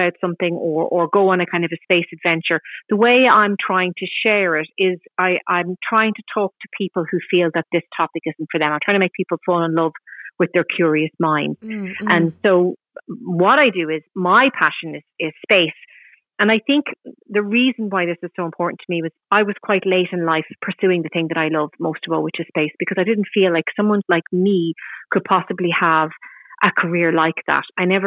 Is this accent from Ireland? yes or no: yes; Ireland; I think as Irish people, that's what we do.